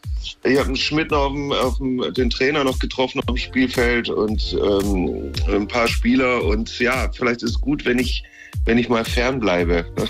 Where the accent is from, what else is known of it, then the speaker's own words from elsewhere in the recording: Heidenheim, Baden-Württemberg, Germany; Aber in dem Fall bin ich dann pro Heidenheim. Ist ja klar, kann mir keiner übel nehmen, das ist meine Heimatstadt.